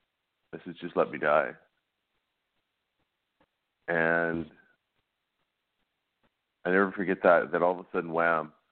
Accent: Lloydminster, Canada; I'm from Lloydminster. I work as a plumber

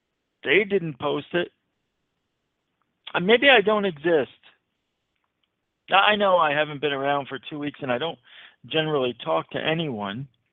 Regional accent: Phoenix, Arizona, United States; being that I'm from the Phoenix area.

